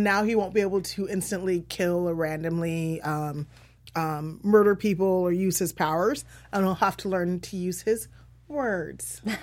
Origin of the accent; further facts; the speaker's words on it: Iowa, United States; I'm from Iowa.